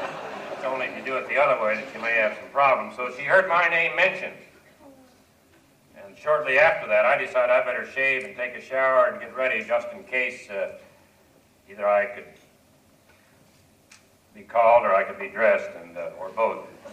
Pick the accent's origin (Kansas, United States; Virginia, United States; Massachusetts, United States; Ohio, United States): Kansas, United States; Russell; and I couldn't think of a better place than my hometown in Russell, Kansas